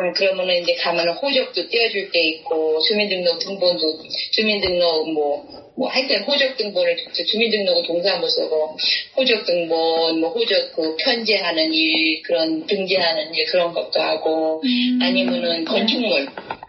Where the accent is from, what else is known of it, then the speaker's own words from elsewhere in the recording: Seoul, South Korea; 나는 서울시 영등포에서 태어났는데